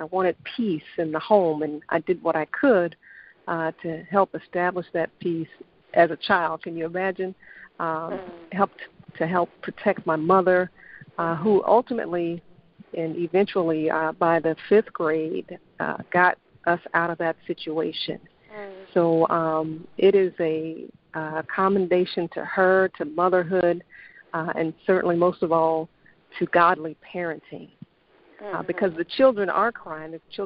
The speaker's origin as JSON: {"language": "English", "town": "Dallas", "region": "Texas", "country": "United States", "tie": "born or raised there", "said": "Born and raised in Dallas, Texas."}